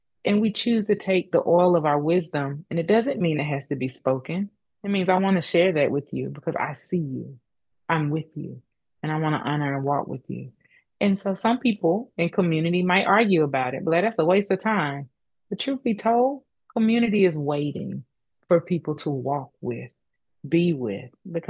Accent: the South, United States; I grew up in the South, so I thought it was just, oh, my grandmama's going to tell a story

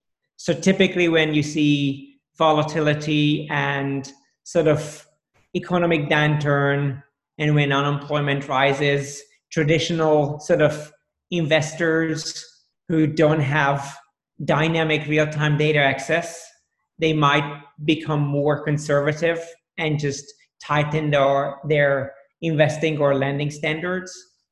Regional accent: Hungary; English is a second language; So as perhaps you can detect from the accent, I'm from Hungary originally, was born and raised, studied economics

